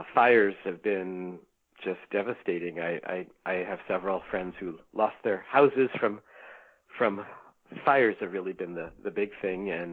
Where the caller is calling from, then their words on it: Mill Valley, California, United States; I am in rainy Mill Valley, California, just north of San Francisco.